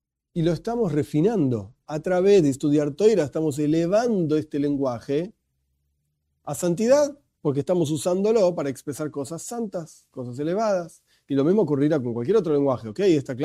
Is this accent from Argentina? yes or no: yes; Argentina; Está bien, yo soy argentino, entonces lo pronuncio bien a la argentina.